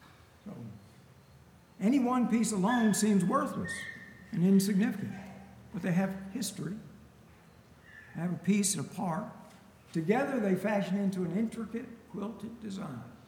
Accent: Brooklyn Park, Maryland, United States; I'm from Baltimore, Brooklyn Park.

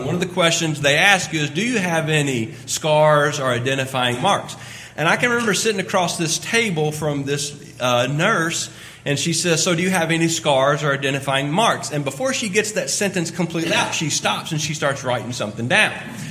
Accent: Kentucky, United States; also born or lived in Indiana / Arkansas / Mississippi; now in Albany, United States; Most people in Albany think that I'm from Texas, but I'm actually from Kentucky. Born and raised in Kentucky, and spent my first 10 years preaching just across the river in southern Indiana.

